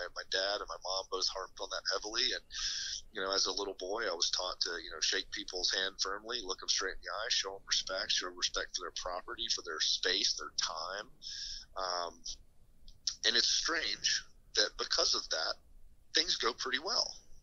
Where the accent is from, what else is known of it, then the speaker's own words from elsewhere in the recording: the South, United States; Not because I'm from the South.